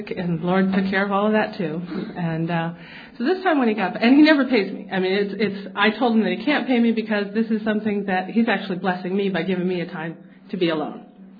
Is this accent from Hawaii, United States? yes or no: no; Thousand Oaks, California, United States; Oh, real quick. … I'm from Thousand Oaks. I have three boys.